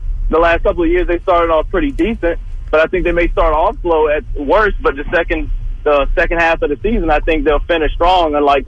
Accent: Lynchburg, Virginia, United States; I'm more of a Philadelphian than he is, and I'm from Lynchburg, Virginia.

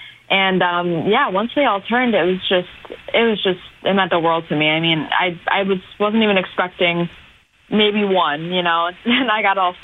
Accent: Buffalo, New York, United States; Well, I've done theater since I was 11, and I danced since I was 4. So I went to Academy Theater Arts in high school and middle school.

